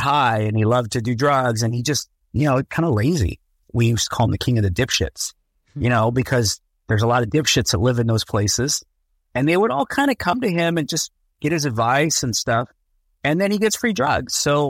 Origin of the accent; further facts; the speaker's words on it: California, United States; I'm from Orange County. I was actually born at UCI Medical Center, where it was Hospital of Orange or something. But I grew up mostly in Orange County.